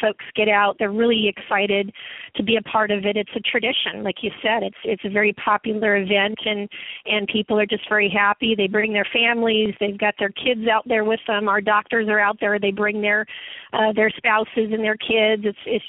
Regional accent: California, United States; We all know in the beach cities, growing up in the South Bay area, you go to the beach

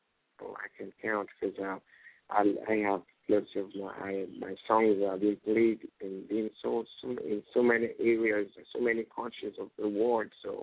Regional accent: Lagos, Nigeria; Well, in West Africa, I'm from Nigeria. And in Nigeria, I'm from Lagos.

